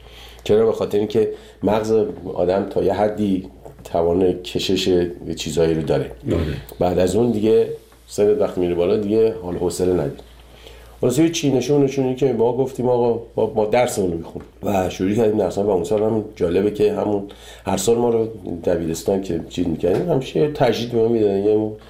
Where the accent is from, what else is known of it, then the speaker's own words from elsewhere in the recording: Iran; moved away; 30 سال 30 خورده سال که از ایران من اومدم بیرون